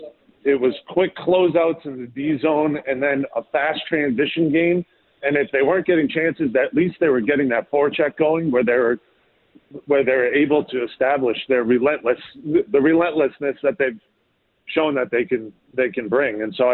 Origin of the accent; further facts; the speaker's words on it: Boston, Massachusetts, United States; Well, don't forget, I grew up in Boston, and that's where I got my dunks.